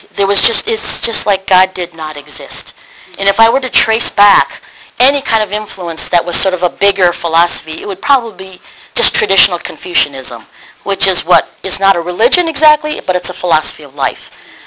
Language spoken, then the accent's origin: English; United States; Chinese-American, which means I'm the first one, my brother and I, in our family to have been born and raised in America.